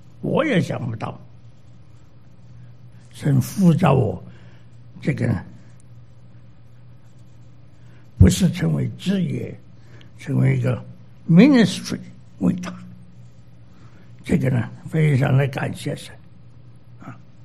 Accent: China; also born or lived in Hong Kong; now in United States; 香港找不到工作的，特别是我们从国内出来的，很困难。他们想，我们从国内出来的人很懒，因为天天都去游行，所以呢找不到工作的。那么要想去台湾也不行，他们认为我们是特务啊。那么又跑到美国来了

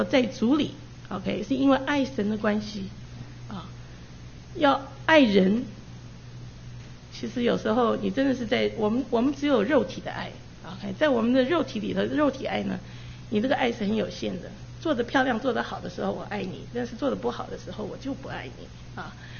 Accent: United States; also born or lived in Taiwan; 因为我生在台湾然后长在美国，所以我的这个长大的过程之中是在美国长大的

